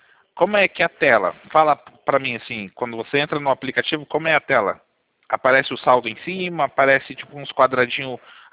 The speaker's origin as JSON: {"language": "Portuguese", "region": "São Paulo", "country": "Brazil", "also_born_or_lived": "Taboão da Serra", "lives_now": "Sorocaba, Brazil", "said": "eu sou de São Paulo, né? Só que eu já fui para Guarulhos pegar material também. Eu morava na época, hoje eu moro em Sorocaba, eu morava na época lá no Taboão da Serra."}